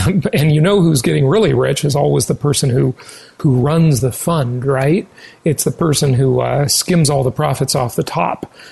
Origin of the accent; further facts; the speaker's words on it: California, United States; I'm talking about, of course, my hometown, Orange County, California